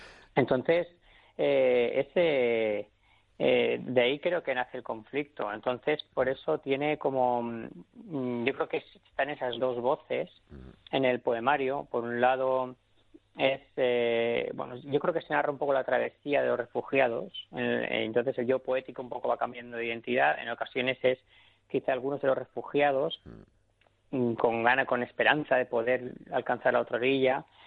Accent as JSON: {"language": "Spanish", "town": "Valencia", "region": "Valencian Community", "country": "Spain", "tie": "born or raised there", "said": "Hay que tener en cuenta que yo soy de Valencia, de una zona muy cerquita a la playa."}